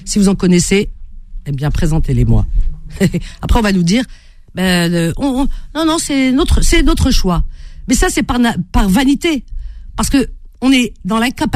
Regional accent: Algeria; je suis une vraie Algérienne

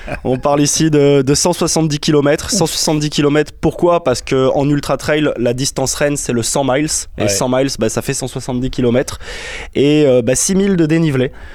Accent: Provence-Alpes-Côte d'Azur, France; Moi, à vrai dire, Gilbert, je suis un passionné de la Provence. Je suis né ici, je suis un enfant du pays, comme on aime à dire

